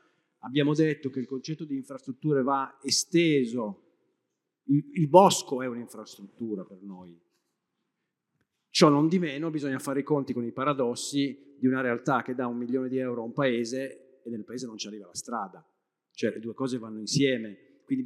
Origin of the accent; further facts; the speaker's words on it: Biella, Piedmont, Italy; io sono di Biella.